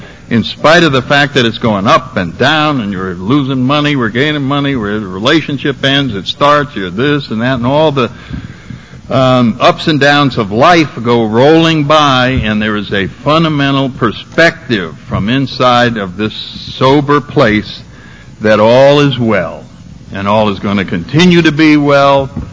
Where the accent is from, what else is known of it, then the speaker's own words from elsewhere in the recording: Connecticut, United States; Out in our neighborhood, I come from Connecticut, and back in the 40s